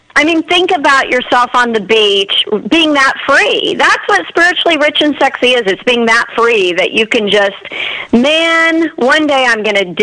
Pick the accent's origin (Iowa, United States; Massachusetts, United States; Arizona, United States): Iowa, United States; I'm from the Midwest, so I grew up in small town Iowa, and, you know, just a very Midwestern type of family, middle class.